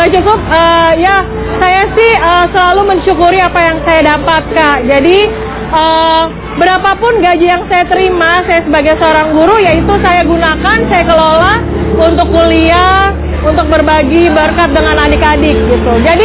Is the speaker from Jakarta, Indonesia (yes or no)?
yes; Jakarta, Indonesia; born there; Saya lahir di Jakarta tanggal 4 April tahun 1982.